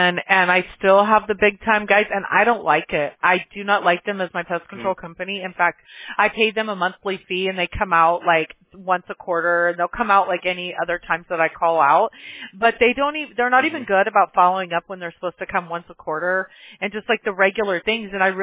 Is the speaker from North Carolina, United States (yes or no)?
no; Mobile, Alabama, United States; born there; I was born in Mobile, Alabama. I got family all throughout the South, so I know what I'm talking about.